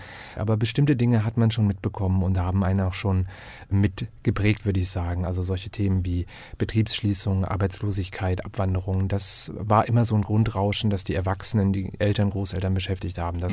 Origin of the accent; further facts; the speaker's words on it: Saxony-Anhalt, Germany; das Mansfelder Land, wo ich herkomme, verlassen und dort studiert